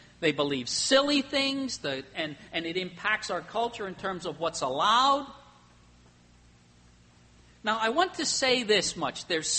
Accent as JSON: {"language": "English", "town": "Emmaus", "region": "Pennsylvania", "country": "United States", "tie": "born or raised there", "also_born_or_lived": "Allentown, Pennsylvania", "said": "Why was I born in Allentown, Pennsylvania, and I grew up in Emmaus, Pennsylvania, in the 40s and in the 50s and in the early 60s."}